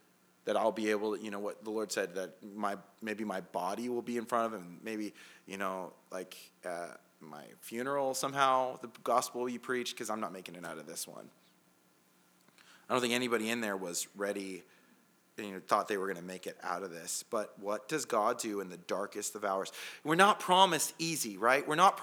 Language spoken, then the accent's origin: English; California, United States; we're from California, where it says, you know, 7 days in advance, it's going to rain for 4 days.